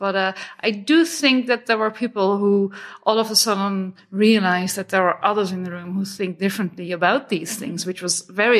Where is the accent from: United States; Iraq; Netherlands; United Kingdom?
Netherlands; I'm from the Netherlands.